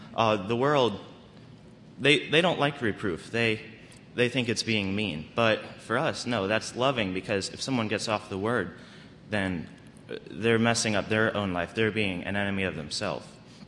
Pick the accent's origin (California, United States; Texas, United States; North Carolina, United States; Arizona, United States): North Carolina, United States; I'm 15, and I'm from North Carolina.